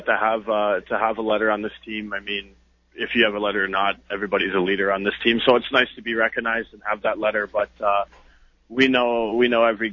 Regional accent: Keswick, Ontario, Canada; Yeah, I'm from Keswick, Ontario. It's about an hour north of Toronto.

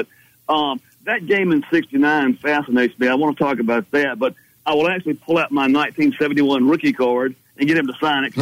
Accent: Prichard, Alabama, United States; Scott Hunter, who lived down the street from me when I was growing up in Pritchard.

